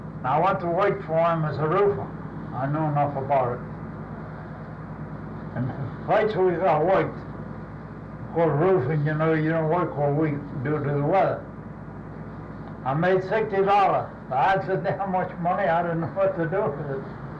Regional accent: Key West, Florida, United States; now in Tampa, United States; Yes, I was born, raised there. I lived there in 23. In February of 23, I went to Tampa.

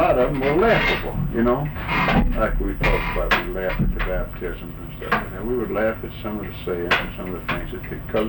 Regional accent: the South, United States; I grew up in the South, in the Deep South, where I knew a lot of my friends from Pearl River, Six Ward, in that area up there.

